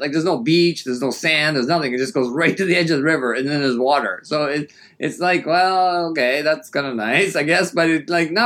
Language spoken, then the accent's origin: English; Canada; I think partially because I come from Canada.